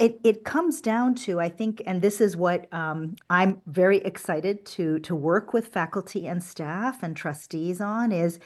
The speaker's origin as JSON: {"language": "English", "town": "Bronx", "region": "New York", "country": "United States", "tie": "born or raised there", "said": "So I am a New Yorker by birth, so daughter of Hungarian refugees. I grew up in the Bronx and went to PS 56. So coming to Union is coming back to New York, which is great."}